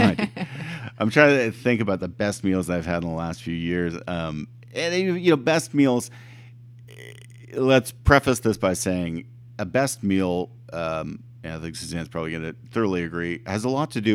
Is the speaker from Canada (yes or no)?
yes; Ottawa, Ontario, Canada; Well, I'm from Ottawa, but yeah.